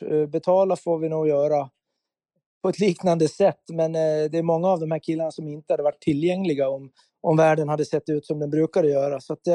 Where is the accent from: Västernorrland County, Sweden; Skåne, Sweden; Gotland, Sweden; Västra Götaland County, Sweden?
Gotland, Sweden; Det är väl klart att vi har stött på varandra där hemma på Gotland